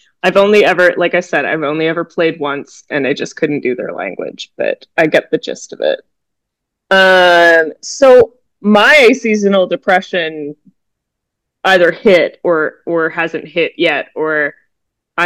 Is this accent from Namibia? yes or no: no; Canada; I'm just Canadian, that's why I'm apologizing.